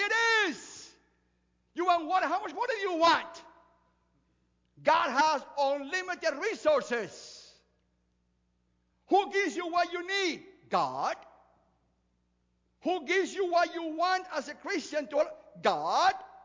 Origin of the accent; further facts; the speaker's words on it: Cuba; now in United States; Listen, I came from Cuba as a refugee.